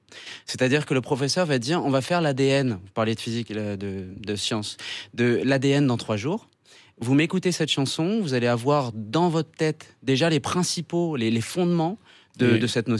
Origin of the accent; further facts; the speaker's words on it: France; on est français, on vient des États-Unis